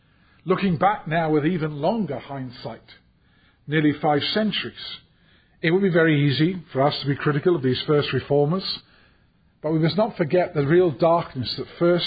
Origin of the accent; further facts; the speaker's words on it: England, United Kingdom; And I mean we, me as an Englishman, you as Americans.